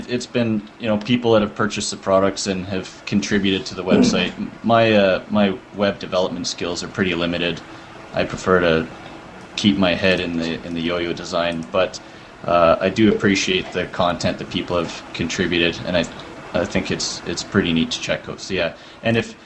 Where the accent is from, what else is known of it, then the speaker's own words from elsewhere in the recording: Calgary, Alberta, Canada; I'm from Calgary, Alberta, Canada, way up here, way in the north.